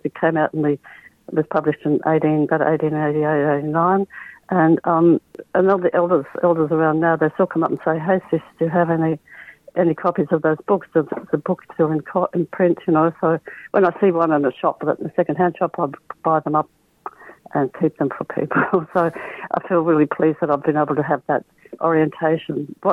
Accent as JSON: {"language": "English", "region": "Queensland", "country": "Australia", "also_born_or_lived": "Wollongong", "lives_now": "Perth, Australia", "said": "I live over in Perth now. I'm from Queensland. I have an early settler German background. And my father's family went to Handorf in the 1840s, and my mum's parents went to southeast Queensland, Toowoomba around there"}